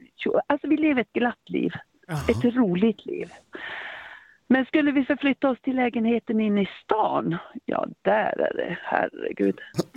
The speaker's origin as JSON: {"language": "Swedish", "town": "Gällivare", "region": "Norrbotten County", "country": "Sweden", "lives_now": "Kungälv, Sweden", "said": "Ifrån Gällivare."}